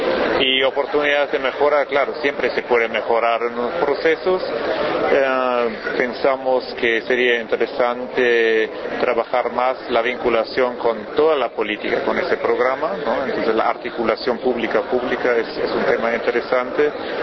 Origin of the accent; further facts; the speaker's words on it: Germany; Spanish is a second language; yo soy consultor alemán